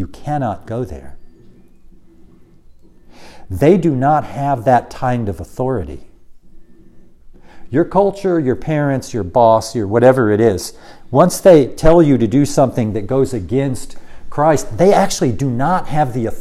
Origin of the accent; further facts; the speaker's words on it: United States; And so I'm an American. I grew up in America. I know America. I know American culture. It's my culture.